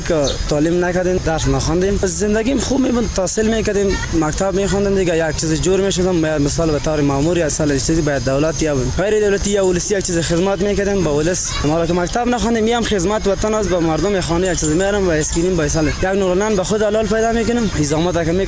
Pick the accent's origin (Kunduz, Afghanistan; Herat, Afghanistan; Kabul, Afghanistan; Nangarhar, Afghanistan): Nangarhar, Afghanistan; Jalalabad; از جلال آباد هستم.